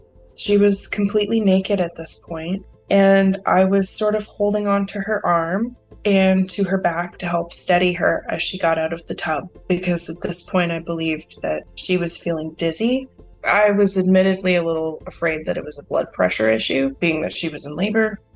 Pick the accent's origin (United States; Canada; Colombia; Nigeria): Canada; I'm Canadian.